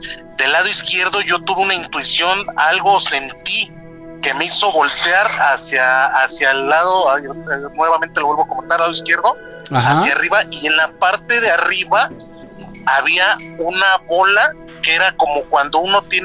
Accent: Yautepec, Morelos, Mexico; now in Mexico City, Mexico; yo ahorita los estoy escuchando de la Ciudad de México, pero yo soy de Yautepec, Morelos, de la zona del calor.

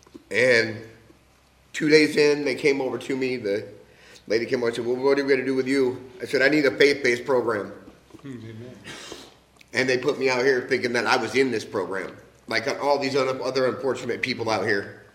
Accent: England, United Kingdom; born there; I was born in England with my mom, my dad, and my brother.

